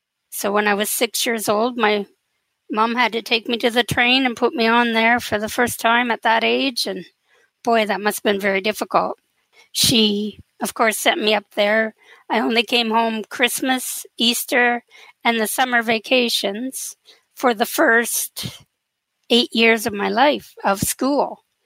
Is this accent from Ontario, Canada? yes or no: yes; Kingston, Ontario, Canada; born there; I was born in Kingston, Ontario.